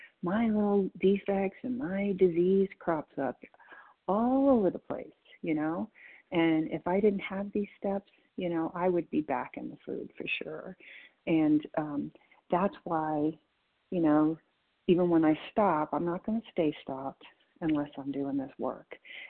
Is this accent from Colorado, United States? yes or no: yes; Colorado, United States; I'm from Colorado